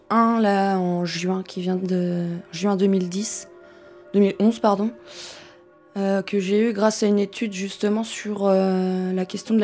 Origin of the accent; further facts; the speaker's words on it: Pays de la Loire, France; j'ai 26 ans et je viens d'un petit village, trentaine de kilomètres d'Angers. Ça fait 2 ans que j'habite ici.